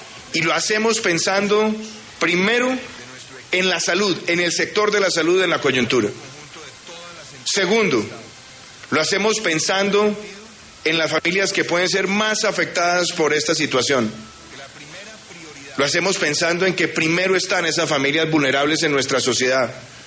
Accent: Colombia; Nuestra gratitud como colombianos a ellos, nuestro reconocimiento a su ardua labor.

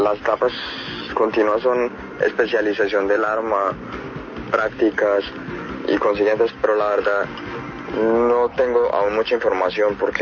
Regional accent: Medellín, Antioquia, Colombia; moved away as an adult; also born or lived in Bogotá; now in Germany; tengo 20 años, nací en Medellín, ahí estudié hasta que terminé el bachillerato y luego me trasladé a Bogotá, donde empecé mi carrera militar.

